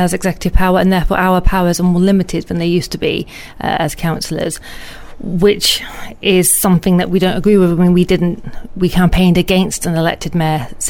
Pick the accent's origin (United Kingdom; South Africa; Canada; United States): United Kingdom; Filton, South West England; I am from Bristol. I grew up in Filton.